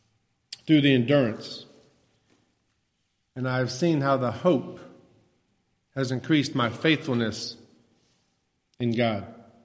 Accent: the South, United States; And also, growing up in the South, I'm pretty sure I can fix almost anything with some WD-40 and some duct tape.

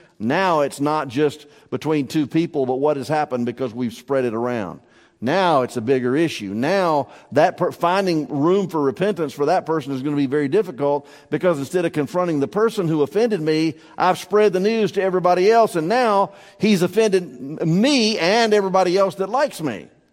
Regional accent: the South, United States; accent: Southern; I'm sure that with my southern lingo and all of my accent, I probably annoy half the church every Sunday

